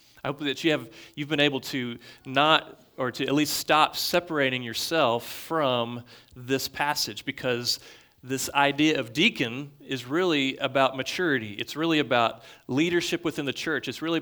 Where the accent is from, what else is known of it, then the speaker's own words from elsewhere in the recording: Takoma Park, Maryland, United States; also born or lived in Austin; I was born in Austin, Texas. I moved here 3 weeks later, and then I don't remember much about the nursery, but I was there. And I went to First Baptist Church in Tacoma Park, and I grew up in that church